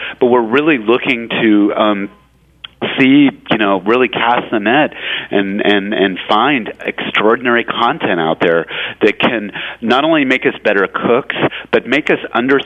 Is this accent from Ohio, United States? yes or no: no; California, United States; I'm originally from California